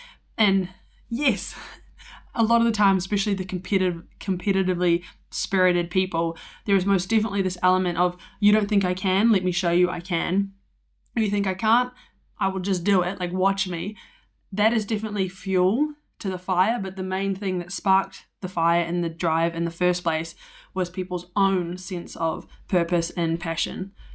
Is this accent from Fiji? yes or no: no; New Zealand; now in United States; tall poppy syndrome was this idea that I had seen as a Kiwi, hadn't really seen it, or I'd seen it expressed differently in the States.